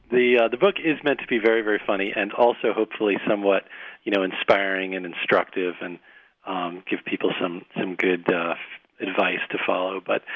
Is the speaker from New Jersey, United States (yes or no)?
yes; New Jersey, United States; So I grew up in New Jersey, and I don't know if, you know, folks all over all over Canada and the U.S. know, but New Jersey's pretty intense.